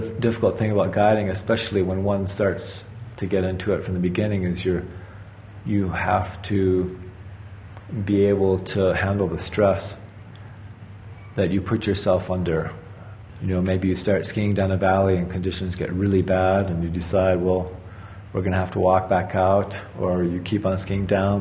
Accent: Hawaii, United States; now in Switzerland; the cultures that I grew up in Hawaii or here in Switzerland.

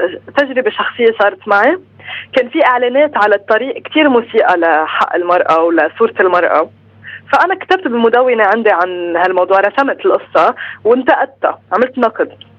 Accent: Saudi Arabia; now in Lebanon; أنا ما كنت عايشة بلبنان، كنت حياتي كبرت بالمملكة العربية السعودية ونقلت على لبنان من 5 سنين

